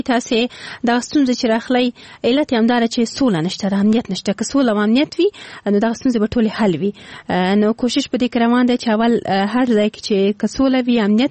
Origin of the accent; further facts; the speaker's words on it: Afghanistan; زه د افغانستان توخی یم.